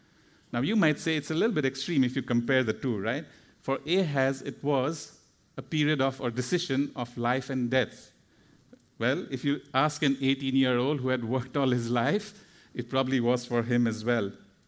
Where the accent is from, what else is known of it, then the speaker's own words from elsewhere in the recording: India; now in Singapore; Now, I grew up in India, and the school education process there is pretty rigorous, probably a little bit like how it's here in Singapore.